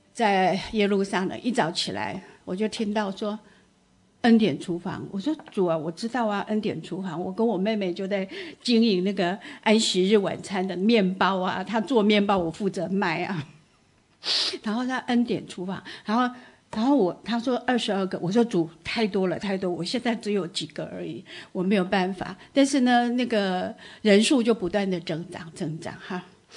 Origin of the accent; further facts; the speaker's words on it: Taiwan; born there; 谁叫你把我生在东方这个台湾哈，都吃猪肉。